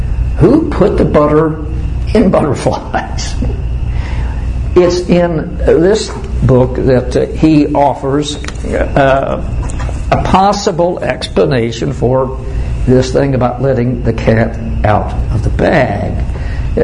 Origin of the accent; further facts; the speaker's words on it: Missouri, United States; I'm from Missouri, folks. This is where we live.